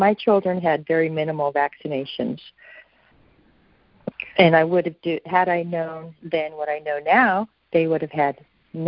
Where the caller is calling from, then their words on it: Switzerland; Hello. I'm calling from Switzerland.